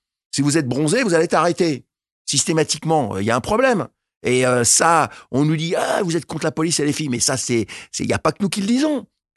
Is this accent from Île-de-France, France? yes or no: yes; Île-de-France, France; Moi, vous savez, je viens de Seine-Saint-Denis